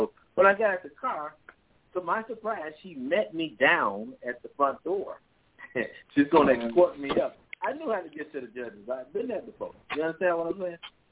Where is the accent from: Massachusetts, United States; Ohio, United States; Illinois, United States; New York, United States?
Illinois, United States; Chicago; One thing I've noticed is that when I grew up in Chicago, used to run with the little gangs there